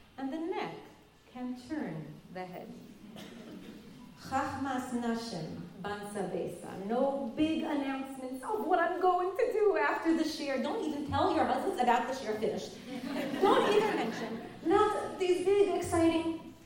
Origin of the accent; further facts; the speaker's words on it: Brooklyn, New York, United States; When I was a girl, and I grew up in Brooklyn, and I would go to Manhattan on midwinter vacation, I would choose the outfit that made me look the least Jewish.